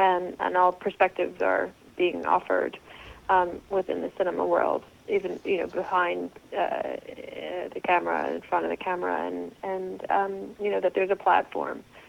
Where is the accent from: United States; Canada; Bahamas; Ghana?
Bahamas; I think when I was growing up in the Bahamas, I had the opportunity to go to a private school here